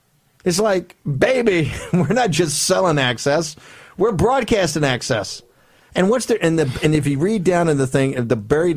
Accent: Richmond, Virginia, United States; I'm a Southerner, right? I come from Richmond, Virginia, the capital of the Confederacy. So I'm deeply imbued in all the history of the Confederacy.

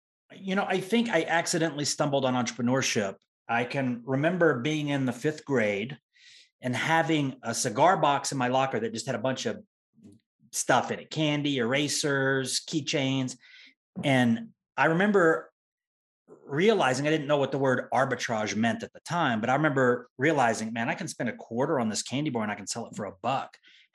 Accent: the South, United States; And I grew up in the South and I realized, wow, it's a big world.

